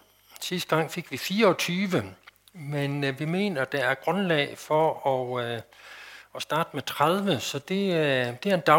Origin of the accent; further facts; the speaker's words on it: West Jutland, Denmark; Men sådan det grundlæggende i min tro og i min teologi, den fik jeg grundlagt her i Vestjylland.